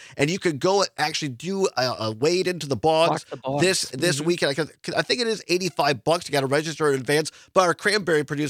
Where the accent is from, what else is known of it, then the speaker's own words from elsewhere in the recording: Richland Center, Wisconsin, United States; Richland Center, my hometown, Racine